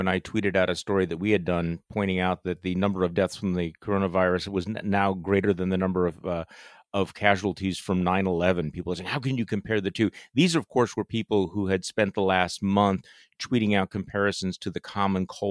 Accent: Wisconsin, United States; See, this shows that I'm from Wisconsin as opposed.

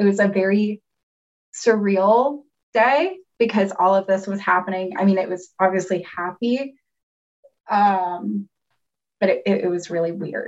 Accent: Kansas City, United States; You know, it's funny because I grew up in Kansas City or Kansas City area.

